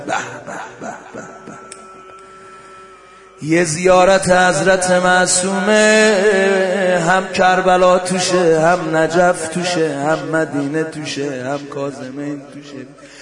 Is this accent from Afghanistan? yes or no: no; Qom, Iran; ما بچه قمیم ما در پناه این خانم داریم زندگی میکنیم افتخارم میکنیم هر کجای دنیا میریم میفهمن قمی هستیم